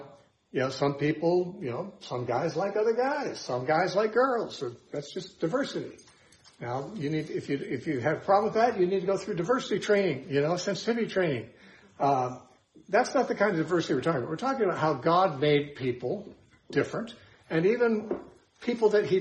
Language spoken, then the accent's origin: English; California, United States; I think growing up in California and so forth, we probably don't have much of that.